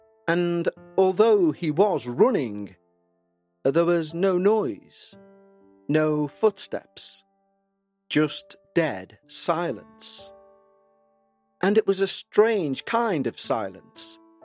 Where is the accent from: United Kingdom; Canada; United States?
United Kingdom; London; I'm a woman now in my late 40s, and I was born and raised in London in the UK. But my parents migrated from southern India.